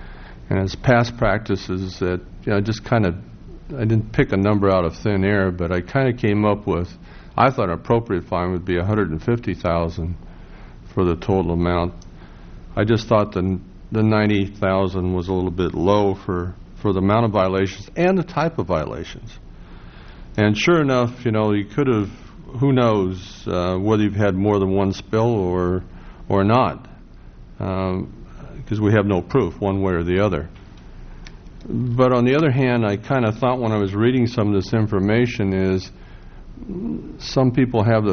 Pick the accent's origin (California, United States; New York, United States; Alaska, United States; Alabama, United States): California, United States; Salinas; because I'm from Salinas